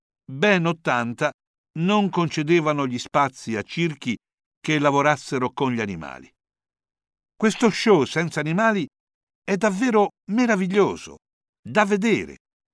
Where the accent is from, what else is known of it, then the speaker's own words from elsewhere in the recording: Ferrara, Emilia-Romagna, Italy; born there; proprio qui a Ferrara, che io considero la mia terra, visto che sono nato qui.